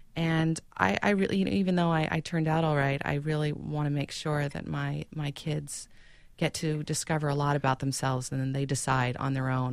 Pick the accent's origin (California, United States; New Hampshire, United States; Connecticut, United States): California, United States; Sacramento; but I am performing actually at a jazz festival in Sacramento this May, which is my hometown.